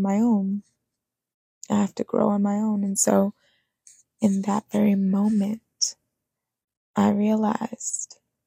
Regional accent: New Jersey, United States; now in Brooklyn, United States; I moved to Brooklyn from New Jersey, Jersey girl in Brooklyn, crazy.

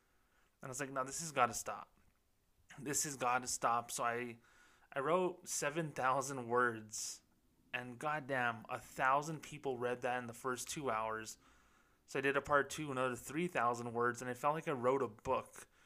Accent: Las Cruces, New Mexico, United States; a local coffee shop was running here in my hometown of Las Cruces, New Mexico.

